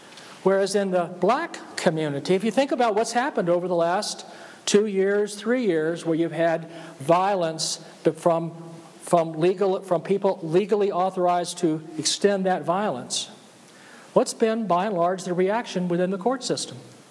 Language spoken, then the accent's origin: English; Forest Park, Georgia, United States; I'm from Forest Park, Georgia, and in July of 1964, I went to get my first driver's license